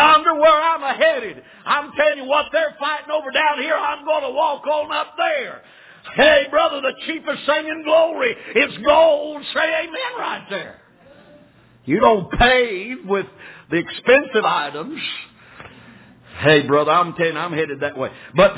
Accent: the South, United States; I'm from the South.

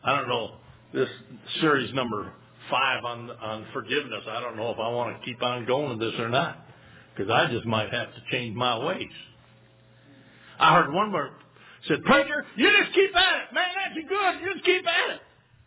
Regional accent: Montana, United States; also born or lived in Michigan; I'm from Montana. I may have been born in Michigan, but it was before I knew what Montana was.

